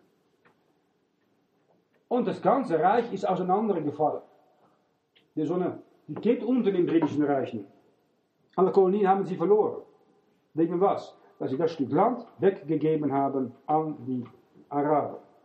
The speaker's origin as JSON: {"language": "German", "country": "Netherlands", "said": "ich bin ein Holländer und bin beide gewesen"}